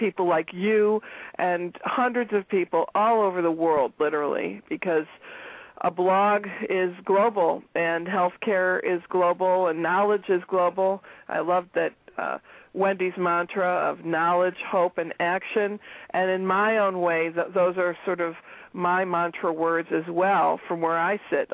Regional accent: Michigan, United States; I grew up outside of Detroit, and you brought great PR to the Motor City

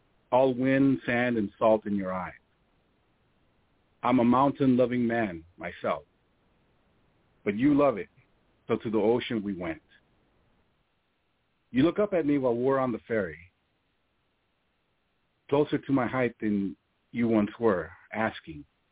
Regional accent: Southwest, United States; I grew up in the Southwest, and in a city.

